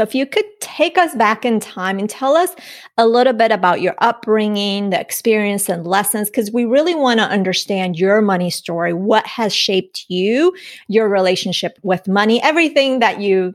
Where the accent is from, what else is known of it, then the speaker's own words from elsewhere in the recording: Colombia; English is a second language; I'm from Colombia.